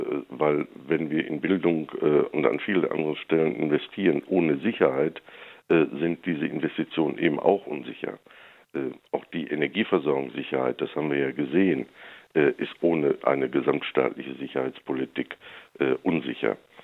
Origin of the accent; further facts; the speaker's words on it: North Rhine-Westphalia, Germany; ich komme aus Südwestfalen